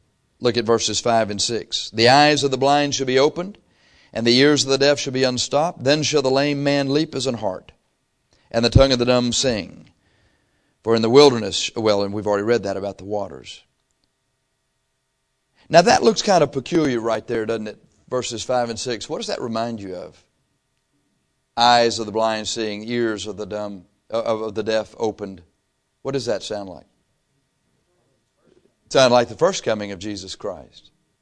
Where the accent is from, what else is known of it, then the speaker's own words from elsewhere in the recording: the South, United States; this was the victory song for the Union, and I'm from the South.